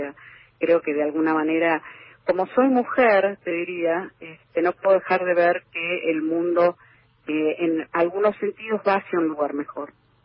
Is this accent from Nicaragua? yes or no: no; Buenos Aires, Argentina; moved away as an adult; now in New York, United States; Yo me fui de Buenos Aires en el año 89